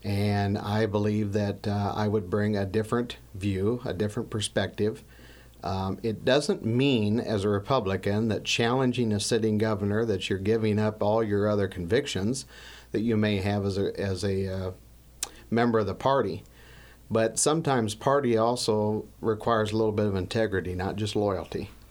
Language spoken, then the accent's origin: English; Boone, Iowa, United States; Well, I'm from Boone. I had a 30-year career in public safety. I ended my career with the state of Iowa at the end of August.